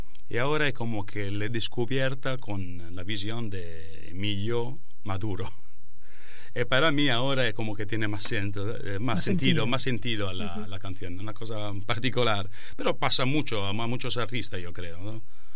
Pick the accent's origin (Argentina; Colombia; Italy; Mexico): Italy; Sardinia; Spanish is a second language; moved away as an adult; now in Barcelona, Spain; porque yo soy sardo de Sardegna, vivir en Sardegna, pero luego yo he ido a Barcelona